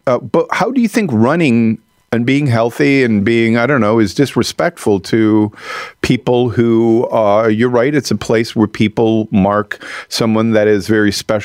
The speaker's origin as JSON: {"language": "English", "town": "Montreal", "region": "Quebec", "country": "Canada", "tie": "born or raised there", "said": "That was the slogan when I was growing up in Montreal."}